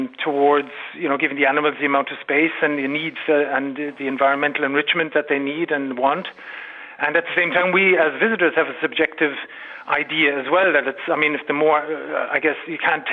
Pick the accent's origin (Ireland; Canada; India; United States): Ireland; Cork, Munster; I grew up in Cork, but we used to go up to Dublin quite often.